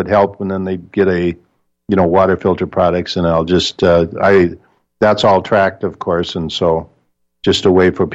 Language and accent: English; Minnesota, United States; Yeah, one thing I can tell you from living, you know, I grew up in Minnesota